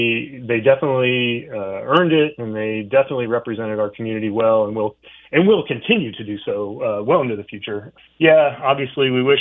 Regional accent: Indiana, United States; as a kid growing up in Indiana, you see the Trester Award

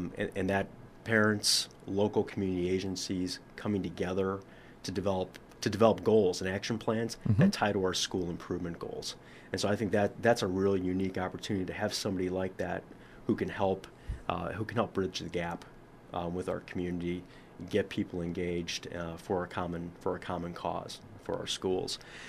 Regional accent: Illinois, United States; moved away; I came from Illinois, and it was the same way.

